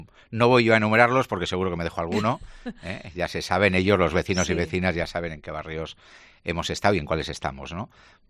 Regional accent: Bilbao, Basque Country, Spain; Pues yo nací en Bilbao y he hecho mi recorrido vital, lo he tenido

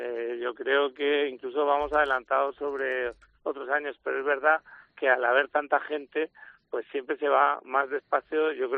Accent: Region of Murcia, Spain; Como un poco somos los murcianos

